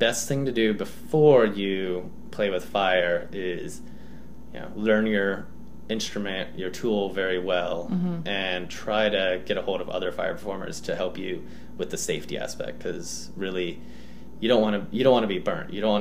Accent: Florida, United States; It is really the my love, you know, growing up in Florida, I love the ocean. I love being on boats.

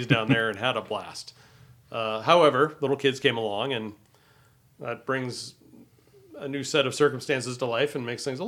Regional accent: Vancouver, Washington, United States; also born or lived in Texas; Not super native to Vancouver, but almost. I came here as a wee lad from, to borrow some Kiggins Irish, from Texas, but been functionally growing up in Vancouver since 75.

